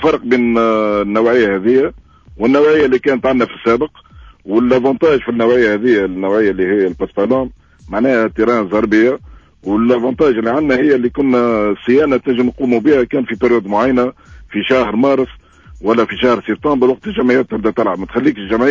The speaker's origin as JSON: {"language": "Arabic", "country": "Tunisia", "said": "راهو موجود في تونس عندنا نوعية معناها من أحسن ما فما من نوعية الجازون موجودة عندنا في تونس"}